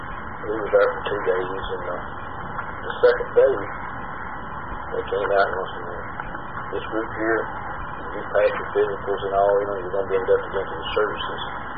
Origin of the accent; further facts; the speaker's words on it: United States; Part of my duty, you know, as an American citizen, you know, to defend what we thought was right and in the whole world.